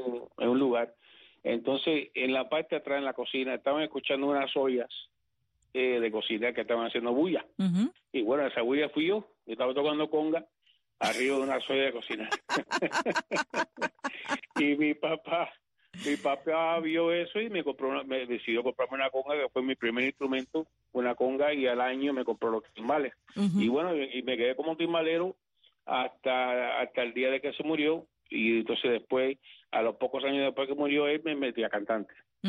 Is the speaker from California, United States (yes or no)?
no; New York, United States; born there; Yo nací en Nueva York en 1972